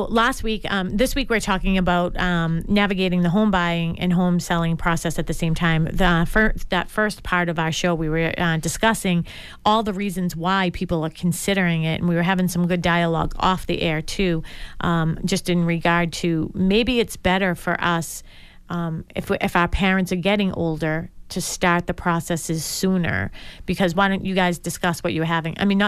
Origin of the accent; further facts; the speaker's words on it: Dorchester, Massachusetts, United States; I grew up in Dorchester, you grew up in Braintree.